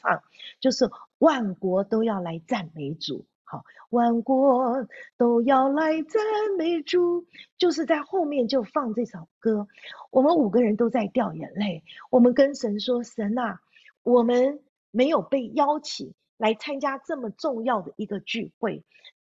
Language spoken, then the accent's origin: Chinese; China; 我们说主啊，我们中国人为什么不在其中呢？